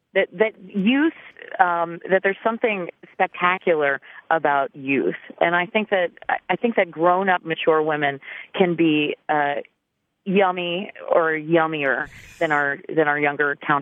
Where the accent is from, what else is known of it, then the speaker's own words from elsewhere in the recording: Philadelphia, Pennsylvania, United States; I grew up in Philadelphia. And, you know, the hometown band in Philadelphia is